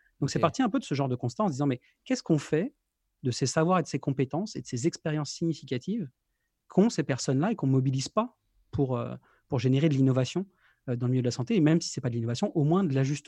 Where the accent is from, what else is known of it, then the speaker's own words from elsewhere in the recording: France; also born or lived in Quebec, Canada; donc je suis français d'origine, mais j'ai passé environ, enfin plus de 10 ans au Québec. Et je suis de retour en France depuis l'été dernier avec trois petits franco-québécois avec moi.